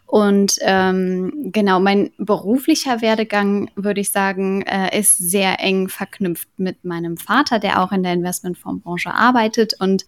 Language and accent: German; Cologne, North Rhine-Westphalia, Germany; Ich komme ja aus Köln